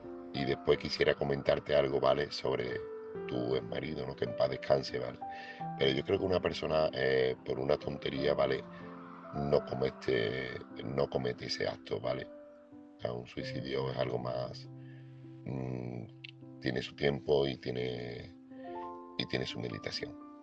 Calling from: Seville, Andalusia, Spain; corresponsal de Sevilla

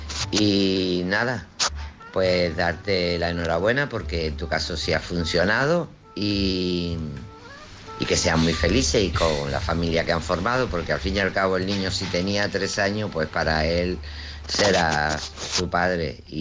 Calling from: Canary Islands, Spain; de Tenerife.

